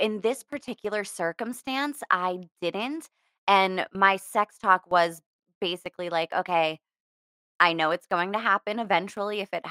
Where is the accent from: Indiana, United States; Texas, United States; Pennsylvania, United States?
Pennsylvania, United States; Pittsburgh; now in San Diego, United States; I am. I'm in San Diego now.